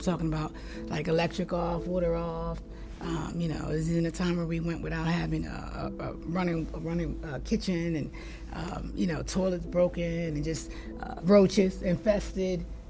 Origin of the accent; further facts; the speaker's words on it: Chester, Pennsylvania, United States; also born or lived in Charleston, West Virginia; So I was raised in Chester, Pennsylvania. Yeah, Chester, Pennsylvania.